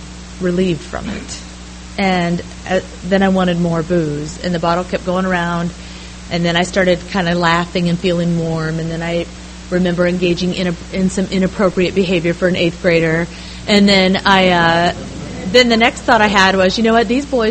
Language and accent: English; Iowa, United States; and then they were from North Carolina, and I was raised in Iowa, so I didn't know any of these people.